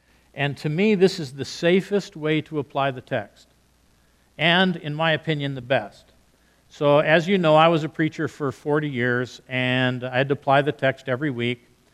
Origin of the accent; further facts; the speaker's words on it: Paraguay; now in United States; So I was raised in South America. I was a young kid, I was your age actually, and I was home on vacation, and it was the last day of school. It was a hot summer day in the Paraguayan village where I lived.